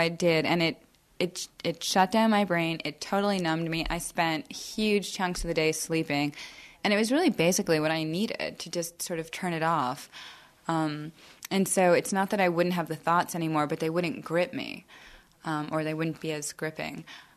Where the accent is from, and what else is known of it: New York, United States